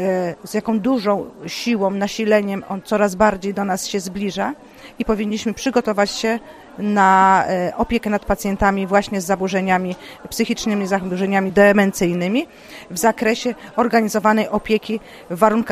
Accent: Kuyavian-Pomeranian Voivodeship, Poland; ale pochodzę z rejonu kujawsko-pomorskiego

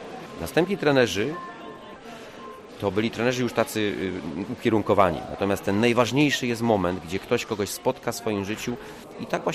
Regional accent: Kędzierzyn-Koźle, Opole Voivodeship, Poland; also born or lived in Kietrz; bo ja z Kiecza pochodzę, a ogólnie wychowywałem się w Kędzierzynie Koźlu.

